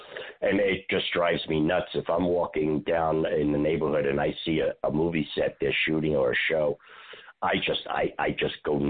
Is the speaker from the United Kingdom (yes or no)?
no; New Jersey, United States; born there; also born or lived in New York; Well, believe it or not, I was born in New Jersey. And I spent time in New Jersey and I spent time in New York. So I'm kind of a mixed breed.